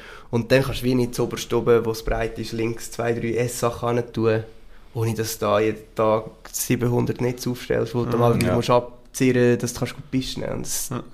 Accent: Central Switzerland, Switzerland; ja und es ist halt mit viel Aufwand verbunden bei uns in der Zentralschweiz. Wir sind viele umeinander fahren.

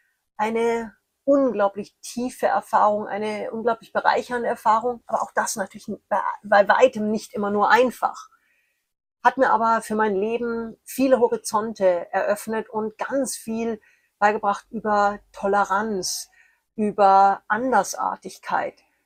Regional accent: Munich, Bavaria, Germany; born there; Ich bin als eineiger Zwilling in München geboren.

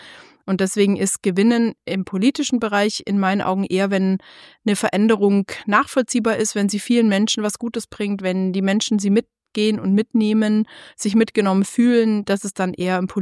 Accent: Baden-Württemberg, Germany; now in Berlin, Germany; ich bin als Schwabe in Berlin.

